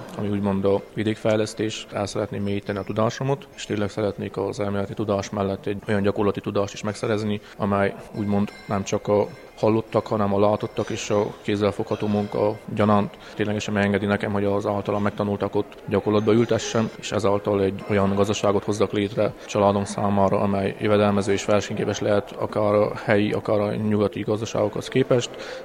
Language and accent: Hungarian; Miercurea Ciuc, Harghita, Romania; Csíkszeredában születtem 90-ben, 28 éves vagyok, és jelenleg is itt élek, mivel ezt a várost tartom otthonomnak, és itt is szeretnék maradni.